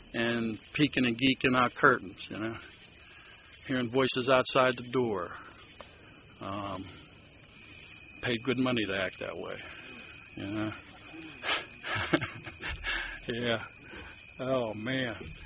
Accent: Pittsburgh, Pennsylvania, United States; accent: Pittsburgh; I was born and raised in Pittsburgh. I want to say Pittsburgh and member, and I have all this Pittsburgh accent, but I'm trying to get away to speaking clearly anymore because people call me on it at work.

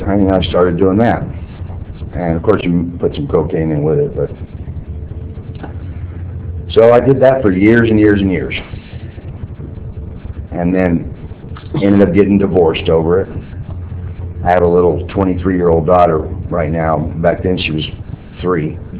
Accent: Texas, United States; I was raised in Texas, and to a pretty, you know, middle class, upper middle class family, you know, didn't want for anything.

